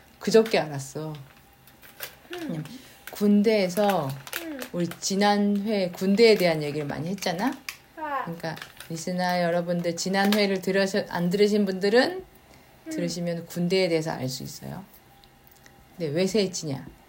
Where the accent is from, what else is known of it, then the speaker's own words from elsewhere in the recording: Daejeon, South Korea; also born or lived in Daegu; 대구에서 태어났어요. 하지만 초등학교 2학년 때 대전으로 이사 왔어요. 그래서 그 뒤로 계속 지금도 대전에 살고 있어.